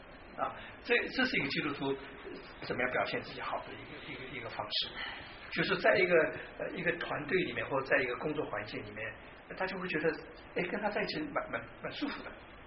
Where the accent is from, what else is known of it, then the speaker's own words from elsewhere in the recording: Taiwan; also born or lived in China; 我虽然是在大陆出生，在台湾长大，其实我想这海峡两岸三地的想法其实都差不多的